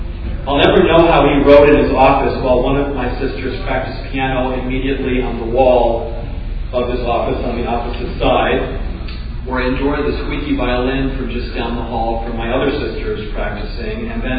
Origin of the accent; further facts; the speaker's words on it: Lake Michigan area, United States; We grew up near Lake Michigan, and we camped a lot.